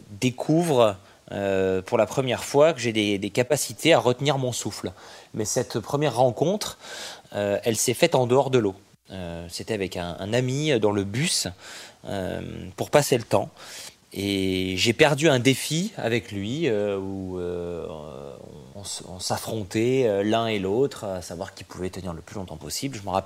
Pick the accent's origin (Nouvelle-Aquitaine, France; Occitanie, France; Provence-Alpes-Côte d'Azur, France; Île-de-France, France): Provence-Alpes-Côte d'Azur, France; Nice; Moi, je suis né à Nice, donc tous les étés, comme tous les enfants niçois, j'étais au bord de la mer.